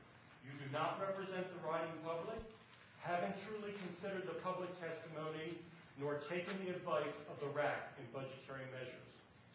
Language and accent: English; Rockville, United States; Of my hometown, Rockville.